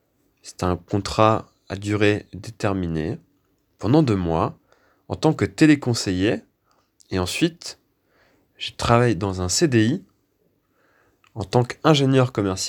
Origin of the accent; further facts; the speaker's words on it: Dury, Hauts-de-France, France; also born or lived in Amiens; j'ai emménagé à Dury, dans un petit village à côté d'Amiens, tout proche, et j'y ai vécu pendant 17 ans. Ensuite, je suis parti à Lille pendant 2 ans, et depuis 1 an et demi, me voilà à Paris.